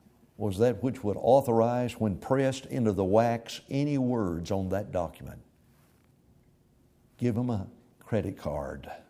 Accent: Alabama, United States; I belong to Christ. I'm an Alabamian. That's where I'm from. I'm a Christian. I'm from Christ.

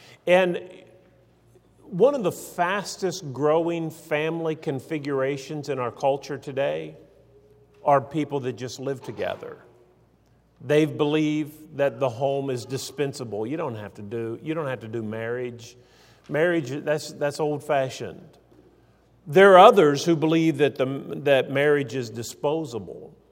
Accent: West Virginia, United States; My wife grew up in Missouri, and she grew up as a girl. And I grew up in West Virginia, and I grew up as a boy.

